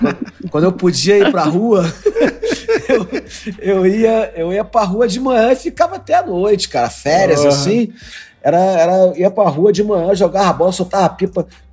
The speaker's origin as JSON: {"language": "Portuguese", "town": "Madureira", "region": "Rio de Janeiro", "country": "Brazil", "tie": "born or raised there", "also_born_or_lived": "Andaraí / Maria da Graça", "said": "Eu nasci em Madureira, né? Nasci no hospital em São Cristóvão, mas eu morava em Madureira. Logo depois a gente foi pro Andaraí, pra favela lá do Andaraí."}